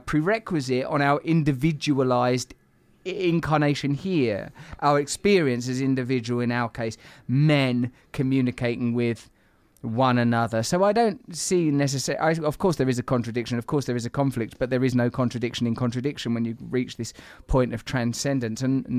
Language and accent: English; East of England, United Kingdom; when I was a little boy growing up in Essex.